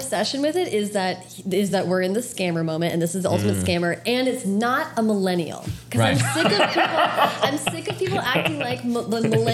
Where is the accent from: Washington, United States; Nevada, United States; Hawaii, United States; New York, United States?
Washington, United States; Seattle; also born or lived in San Jose; So Seattle is where I have spent, that's where my family is. So I'll tell people I'm from Seattle. But I went to high school in San Jose